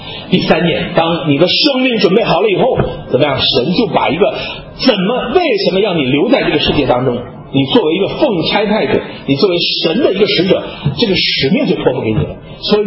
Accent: China; 我们中国人叫精气神，我们中国人叫精气神

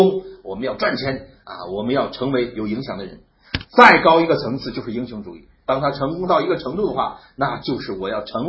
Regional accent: China; 是我们中国人认为万物全备于我

